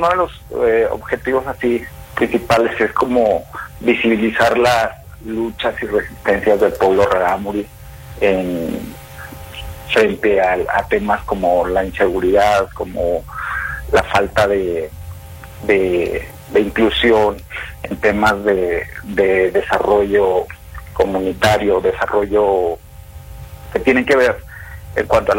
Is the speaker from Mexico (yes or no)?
yes; Narogachi, Chihuahua, Mexico; Antes que ser abogado soy Rarámuri, originario de la Sierra Tarahumara, de la comunidad Rarámuri de Narogachi.